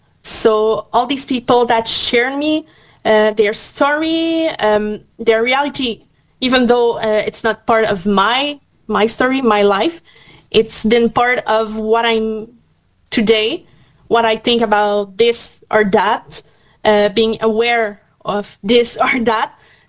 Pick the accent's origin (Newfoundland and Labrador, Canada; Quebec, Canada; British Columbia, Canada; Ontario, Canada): Quebec, Canada; English is a second language; because I'm from Quebec. So, well, I'm in my little world with the francophone majority